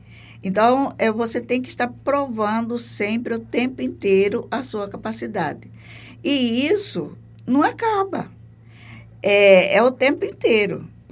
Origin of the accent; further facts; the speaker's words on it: Livramento, Brazil; born there; Bom, eu nasci no Livramento, no município do Livramento. Eu não nasci na cidade, eu nasci no município do Livramento, numa comunidade por nome Tatu.